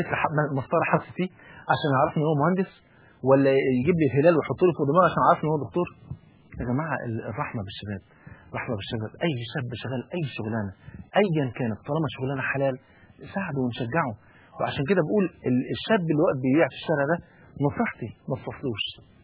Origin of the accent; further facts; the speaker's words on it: Egypt; يعني المثل البلدي اللي عندنا في مصر